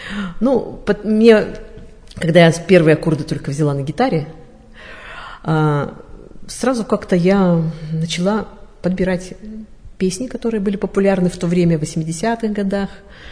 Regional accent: Verkhnyaya Salda, Sverdlovsk Oblast, Russia; Я зависала в библиотеке городской, увлекалась поэзией, вот, много читала в то время, увлекалась поэзией, читала много поэтов, и была нашему салдинскому слушателю известн

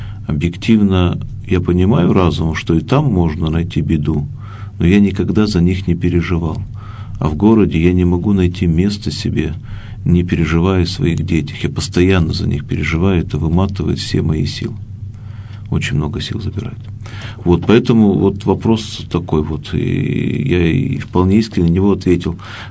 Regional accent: Agapovka, Chelyabinsk Oblast, Russia; born there; also born or lived in Verkhny Ufaley; я родился в городе Верхний Уфалей. А по факту я родился в небольшом селе Агаповка под городом Магнитогорском.

